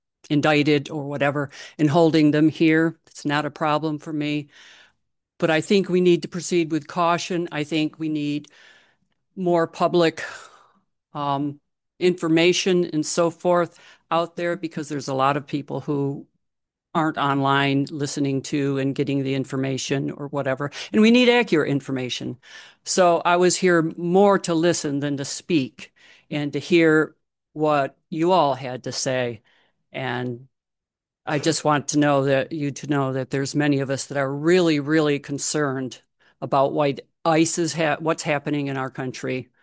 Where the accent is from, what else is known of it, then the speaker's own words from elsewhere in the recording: Chambers, New York, United States; I am from Chambers, which is near Beaver Dams, New York.